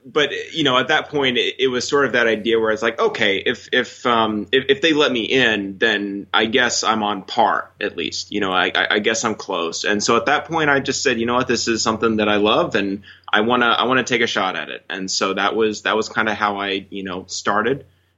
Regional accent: Fort Worth, Texas, United States; I grew up in Texas. I, you know, spent 18 years of my life in Texas. I, you know, or 15, I, you know, I started there, I grew up there.

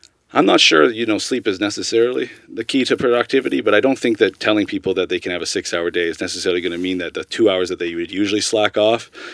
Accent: North Vancouver, British Columbia, Canada; I grew up on the North Shore, and a lot of my friends love to go to like Lynn Canyon and stuff and cliff dive

